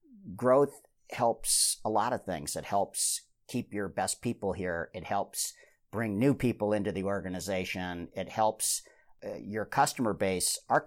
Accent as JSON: {"language": "English", "town": "Omaha", "region": "Nebraska", "country": "United States", "said": "You know, we're fortunate that we're from Omaha"}